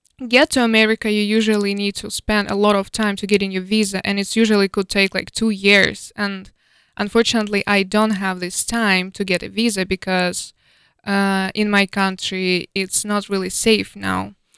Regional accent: Luhansk, Luhansk Oblast, Ukraine; born there; English is a second language; moved away; So originally, I was born in Luhansk.

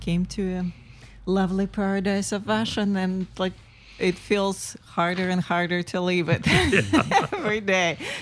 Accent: Russia; English is a second language; I was born and grew up in Russia and middle part of Russia. So like I would refer to Moscow as my starting point, but my hometown is about 200 miles northeast of Moscow, which on our scale, we consider it's right nearby.

